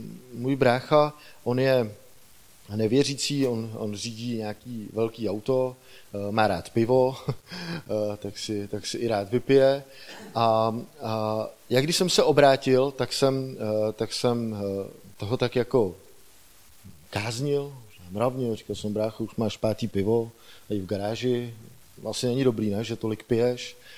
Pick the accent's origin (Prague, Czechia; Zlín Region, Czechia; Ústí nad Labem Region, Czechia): Ústí nad Labem Region, Czechia; Šluknov; já jsem ze Šluknova, to je asi 250 kilometrů